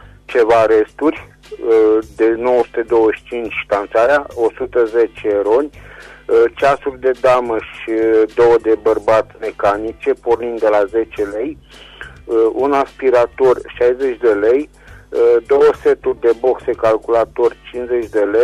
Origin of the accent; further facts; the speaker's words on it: Reșița, Caraș-Severin, Romania; din Reșița și revin și eu cu câteva anunțuri, vă rog.